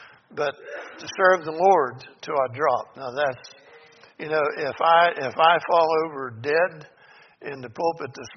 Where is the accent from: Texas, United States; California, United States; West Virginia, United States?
West Virginia, United States; I come from West Virginia, and it's a simple, down-to-earth, just tell the truth, and it's in your face.